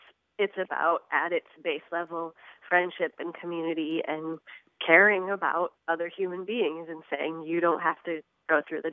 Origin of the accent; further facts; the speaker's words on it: Missouri, United States; We grew up actually out in Boone County, and there is just nothing.